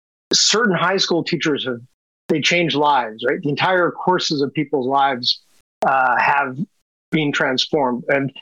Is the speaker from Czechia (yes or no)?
no; Canada; moved away as an adult; now in United States; So I'm Canadian. I was born in Canada and grew up there until graduate school. But I've lived in the U.S. since